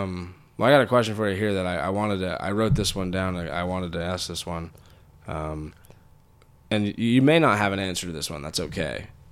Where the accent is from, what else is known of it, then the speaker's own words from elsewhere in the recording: California, United States; I grew up in California, so it's a little, it's kind of, I mean, you know, you're in Berkeley, it's there, yeah.